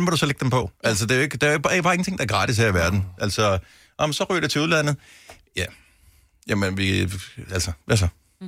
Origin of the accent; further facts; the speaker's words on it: Bogense, Region of Southern Denmark, Denmark; jeg voksede op i Bogens ude ved molen